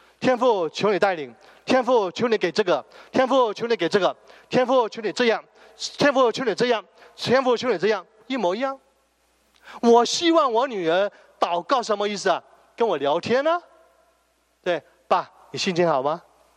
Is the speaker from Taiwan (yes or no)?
no; China; 我们中国人有一种迷信，你知道吗？说了就会有。